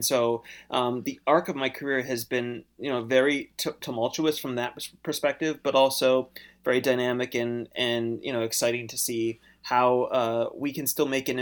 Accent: Michigan, United States; Well, my home state is, you know, it's been a real challenging

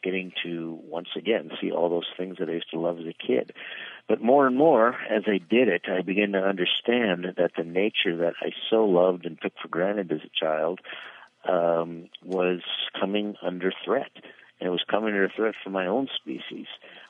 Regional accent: Minnesota, United States; When I was a kid, I grew up outside of Minneapolis, what today we elegantly term as a wetland. We called it the swamp.

